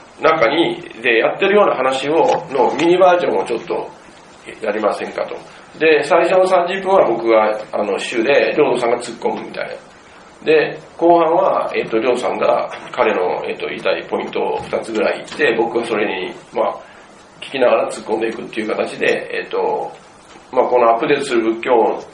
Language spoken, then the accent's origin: Japanese; Kansai, Japan; 僕も関西の人間なんで